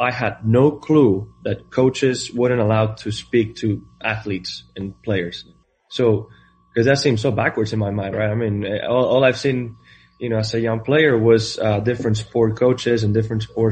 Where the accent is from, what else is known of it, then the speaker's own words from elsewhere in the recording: Spain; I'm coming from Spain. I grew up in a town with 1,200 people.